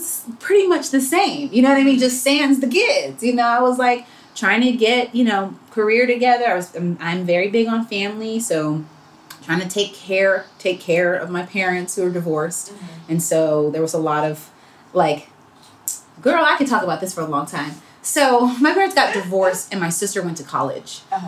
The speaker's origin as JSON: {"language": "English", "region": "the South", "country": "United States", "said": "I'm from the South, you know, it's the kind of thing where you think that's going to happen when you're 21."}